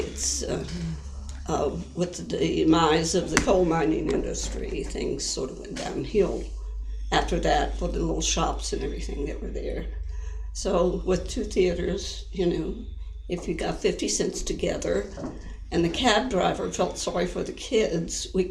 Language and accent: English; West Virginia, United States; Well, I was born in West Virginia.